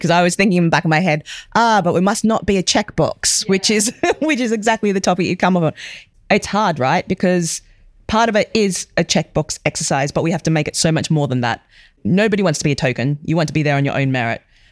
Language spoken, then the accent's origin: English; Australia; moved away; having just come over, being an Aussie